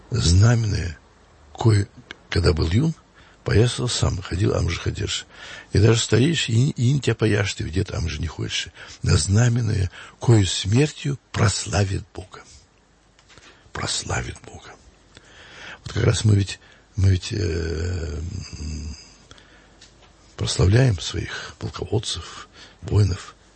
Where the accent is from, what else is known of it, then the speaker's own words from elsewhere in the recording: Zaraysk, Moscow Oblast, Russia; в храме, в котором я вырос, в Зарайске.